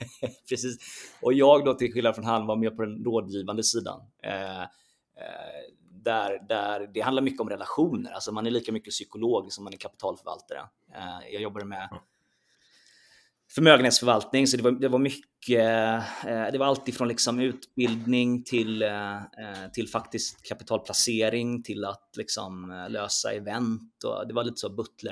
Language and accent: Swedish; Sävsjö, Jönköping County, Sweden; Alltså när jag växte upp i Sävsjö så upplevde jag väl att det var typ tre samtalsämnen man hade.